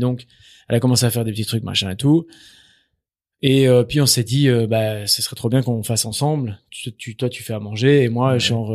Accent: Mons, Wallonia, Belgium; Mais je viens de Mons.

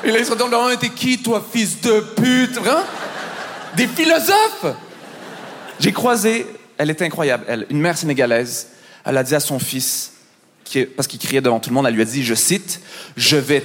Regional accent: Montreal, Quebec, Canada; quand vous comprenez que je viens de Montréal

